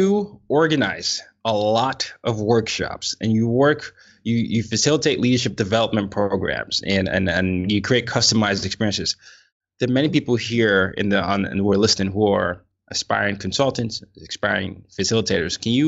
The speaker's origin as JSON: {"language": "English", "country": "Nigeria", "said": "I'm a Nigerian, so I definitely understand the level."}